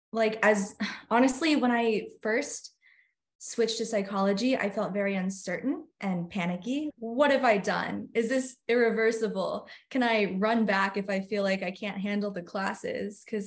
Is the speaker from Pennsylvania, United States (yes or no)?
no; South Dakota, United States; I graduated in May with the class of 2022. I'm from South Dakota, but I was an Air Force kid, so my family moved around a lot, both nationally within the US and also internationally.